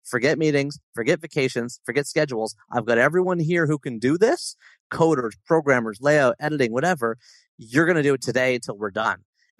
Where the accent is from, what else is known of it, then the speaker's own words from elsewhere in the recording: Toronto, Ontario, Canada; a restaurant here in my hometown of Toronto